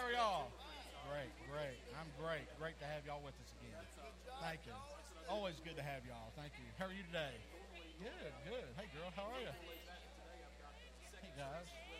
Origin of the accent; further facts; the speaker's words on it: Texas, United States; also born or lived in Chattanooga; I served in Chattanooga for 8 years before I came here. From Texas, but worked my way east.